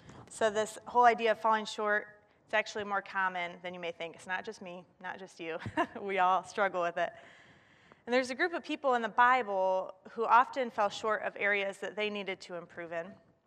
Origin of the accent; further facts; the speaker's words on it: Lake Orion, Michigan, United States; now in Northville, United States; I'm from Lake Orion, which is not too far from here. So I'm from the Metro Detroit area. I currently live in Northville, so still not too far from here.